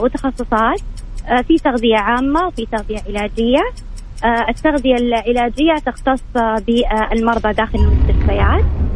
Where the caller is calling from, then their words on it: Al-Qassim, Saudi Arabia; من القصيم.